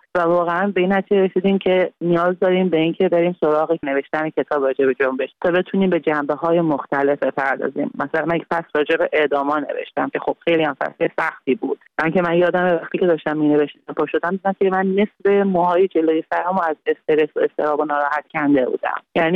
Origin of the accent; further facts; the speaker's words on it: Iran; منم یه زن ایرانی ام که در طول جنگ به دنیا اومدم و با وجود همه محدودیت‌های جمهوری اسلامی که روی همه جنبه‌های زن تاثیر گذاشته بود بزرگ شدم.